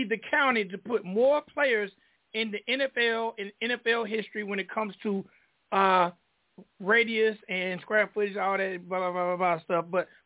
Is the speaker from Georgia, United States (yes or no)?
yes; Griffin, Georgia, United States; I am from Griffin, Georgia, which is 30 minutes south of Atlanta.